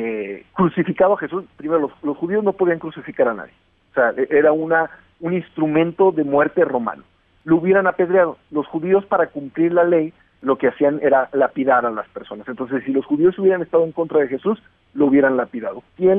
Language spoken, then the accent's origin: Spanish; Mexico; porque como mexicanos a veces ni siquiera conocemos nuestra religión